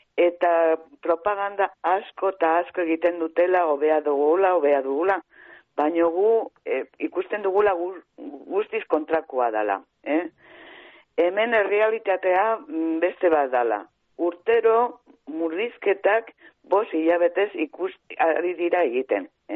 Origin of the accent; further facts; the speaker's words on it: San Sebastián, Basque Country, Spain; ni Donostiakoa naiz, eh? Uh-huh. Hemen Donostian bizi naiz.